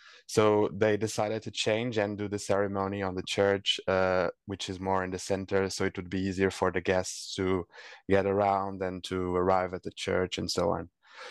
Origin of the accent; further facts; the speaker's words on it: Portugal; I'm from Portugal.